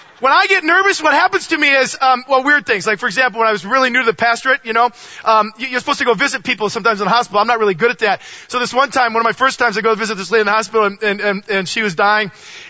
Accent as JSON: {"language": "English", "town": "Port Clinton", "region": "Ohio", "country": "United States", "tie": "born or raised there", "said": "I was born and raised for 20 years of my life in Ohio, okay? Okay? I'm actually from Port Clinton, Ohio."}